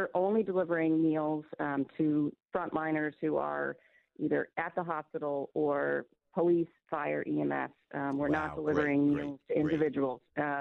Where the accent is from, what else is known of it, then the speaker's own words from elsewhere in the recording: Cold Spring Harbor, New York, United States; I was brought up on Long Island in Cold Spring Harbor